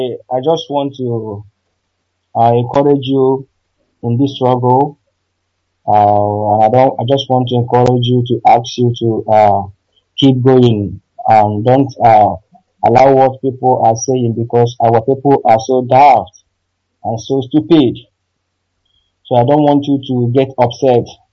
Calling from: Malaysia; All right, Director. … calling from Malaysia.

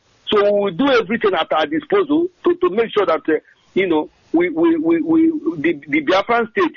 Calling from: Trondheim, Trøndelag, Norway; I'm calling from Trondheim in Norway.

